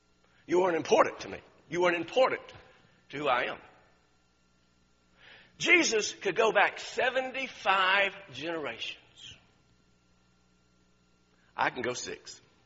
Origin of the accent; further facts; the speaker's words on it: Georgia, United States; also born or lived in Miami, Florida; I was born in Miami. I was raised in Georgia. That makes you a Southerner, or it should.